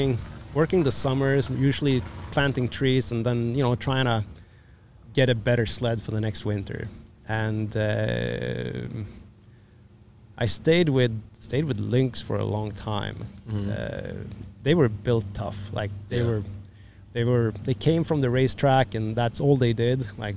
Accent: northern Sweden, Sweden; English is a second language; Northern Sweden. I grew up in a tiny little village. This is still my home village.

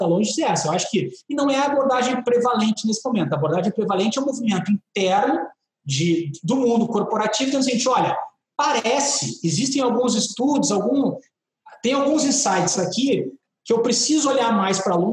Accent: Rio Grande do Sul, Brazil; eu não gosto da cor vermelha, tá? Como gaúcho

